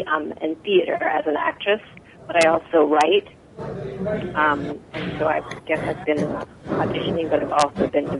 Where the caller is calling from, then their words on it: California, United States; Oh, I'm calling from California.